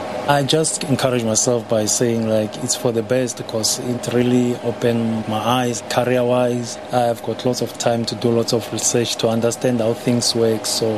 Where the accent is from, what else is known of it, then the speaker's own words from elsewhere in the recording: South Africa; from South Africa, but currently I'm in Antarctica, South African Antarctica base Sanai 4.